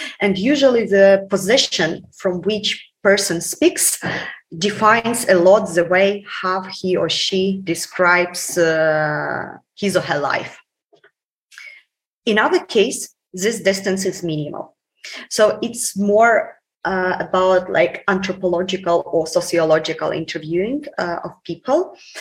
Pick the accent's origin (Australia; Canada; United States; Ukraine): Ukraine; English is a second language; We were with a group of other Ukrainians who were actually s